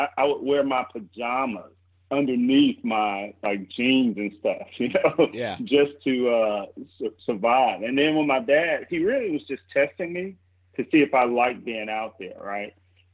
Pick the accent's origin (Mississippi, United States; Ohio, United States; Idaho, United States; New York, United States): Mississippi, United States; and I'm from Mississippi, so there it's like, well, don't all 8 year olds have guns, you know?